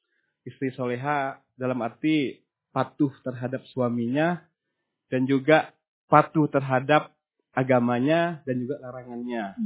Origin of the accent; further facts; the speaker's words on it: Silip, Bangka Belitung Islands, Indonesia; born there; Saya lahir di Desa Silip, Kecamatan Riau Silip.